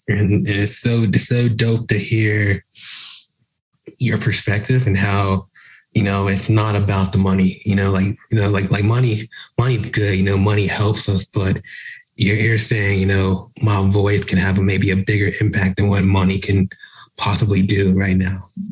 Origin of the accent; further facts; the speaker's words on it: Dallas, Texas, United States; I just want to come back and do and visit more games because I'm from Dallas, so I would have to go back and watch more matches.